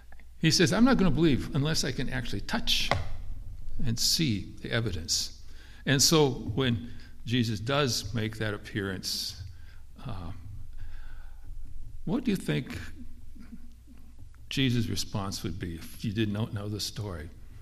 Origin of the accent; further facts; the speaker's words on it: North Dakota, United States; whenever I see a license plate from North Dakota, I'm from North Dakota, I say to her, I bet you I know the person in that car